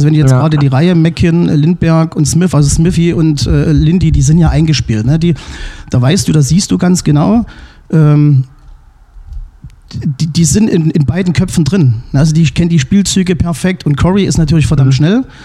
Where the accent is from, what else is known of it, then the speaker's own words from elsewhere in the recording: Flöha, Saxony, Germany; ich komme aus dem Vorerzgebirge, aus Flöha, also bei Augustusburg die Ecke. Und das ist ja eigentlich die Hochburg von Enduro und Motocross.